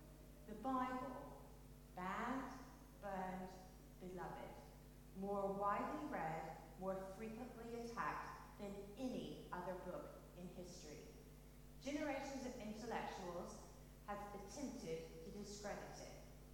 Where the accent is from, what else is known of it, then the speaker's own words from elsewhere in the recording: Kentucky, United States; accent: mix; now in England, United Kingdom; I'm originally from Kentucky, but I've been in England now for 19 years. So I have a bit of a mix of an accent.